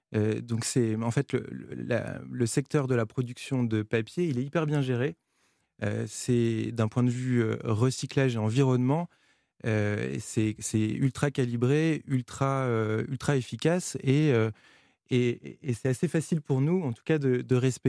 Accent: France; c'est qu'on est français.

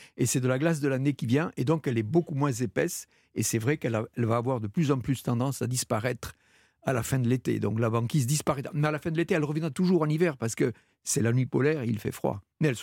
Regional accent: France

